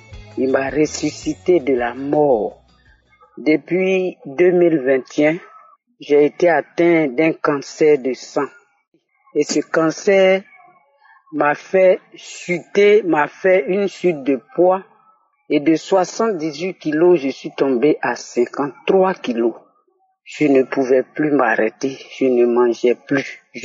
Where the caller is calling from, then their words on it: Côte d’Ivoire; j'appelle de la Côte d'Ivoire, je suis ivoirienne.